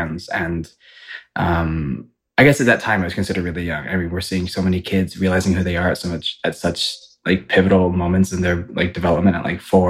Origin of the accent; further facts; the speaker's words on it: Ypsilanti, Michigan, United States; But I'm from right outside of Ann Arbor. It's called Ypsilanti.